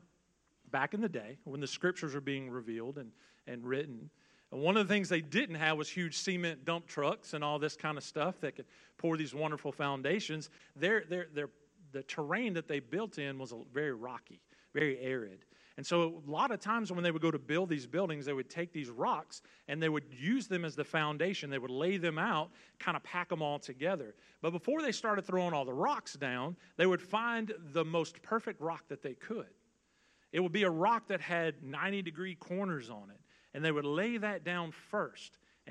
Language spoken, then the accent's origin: English; Bond, Mississippi, United States; I grew up in Bond because I'm not Cajun. I'm nowhere near that. I am just a good old redneck from Bond Community.